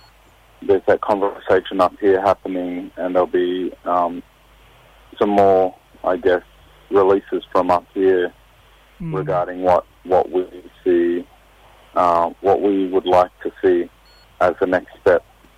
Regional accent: Mer Island, Queensland, Australia; I'm from Mare Island, and my family reside in Laugh Village.

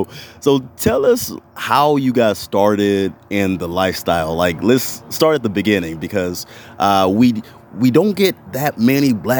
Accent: United States; accent: northern; See, that's my northern accent kicking in.

